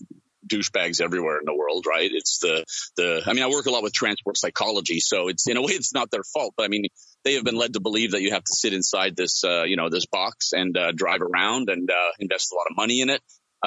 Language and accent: English; Calgary, Alberta, Canada; we're Danish, but I grew up in Canada, in Calgary